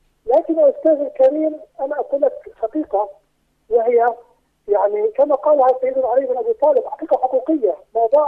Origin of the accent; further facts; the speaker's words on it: Palestine; نعم، هذه نقطة ضعف بالنسبة إلينا نحن كفلسطينيين